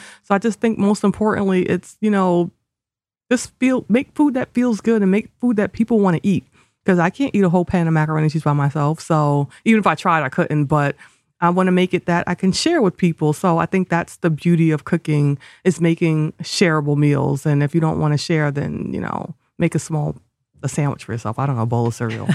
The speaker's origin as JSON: {"language": "English", "region": "New York", "country": "United States", "tie": "born or raised there", "said": "just talk about everything from growing up in New York"}